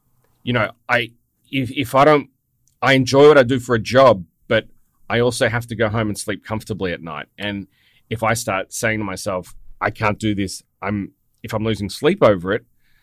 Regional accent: Australia; I need to do things that aren't going to be completely cringy and will embarrass me as an Australian.

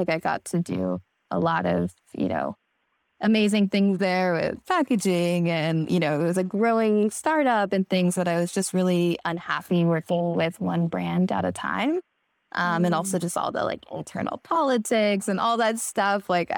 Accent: California, United States; I grew up in the Bay Area of California.

